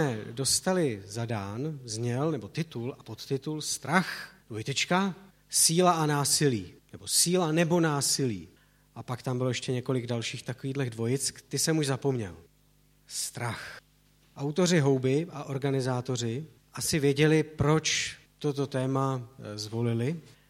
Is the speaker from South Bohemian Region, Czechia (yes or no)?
no; Litomyšl, Pardubice Region, Czechia; Pocházím z Litomyšle, tam i teď s manželkou a těmi dětmi tedy žijeme a do Prahy dojíždím učit. Jsem kazatelem v církvi bratrské